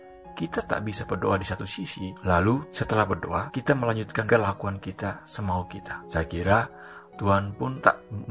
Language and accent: Indonesian; East Nusa Tenggara, Indonesia; saya berasal dari Pulau Timur, di sebuah daerah yang berbatasan langsung dengan Timor Leste, yang jaraknya seperlemparan batu. Di kampung kami sumber air jauh, sehingga kami perlu berjalan kurang lebih 2 km.